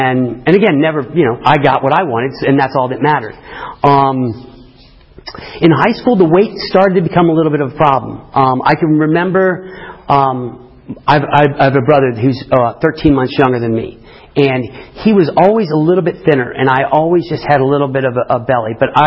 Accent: Midwest, United States; I grew up in the Midwest, and I grew up on a farm.

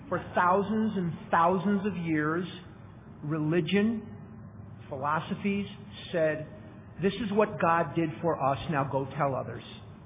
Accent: Chicago, Illinois, United States; also born or lived in Eugene, Oregon; now in Scottsdale, United States; We were living in Eugene, Oregon at the time. I'm born and raised in Chicago. Those of you who know me know that. And I now live in Scottsdale, Arizona. But we lived for 9 years in Oregon.

